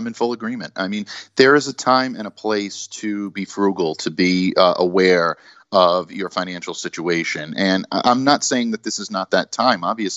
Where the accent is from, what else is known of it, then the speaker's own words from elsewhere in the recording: Boston, Massachusetts, United States; There's only one team that I will root for, and that is my hometown Boston Bruins.